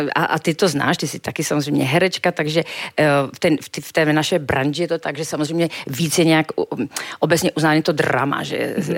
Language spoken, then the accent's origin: Czech; Slovakia; spíš lidi překvapí, že jsem slovenského původu. Jak se i všude píše, jsem herečka slovenského původu.